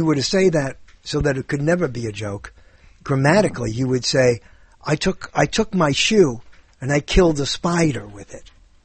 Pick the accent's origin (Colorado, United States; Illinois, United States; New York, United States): New York, United States; Brooklyn; I'm not worried about Alzheimer's, and I come from Brooklyn, I'm going to get Weisenheimer's